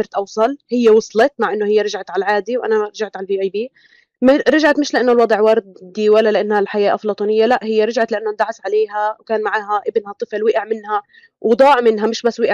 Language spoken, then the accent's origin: Arabic; Palestine; ولكن مثلا انا كمواطنه فلسطينيه بكمل دراستي برا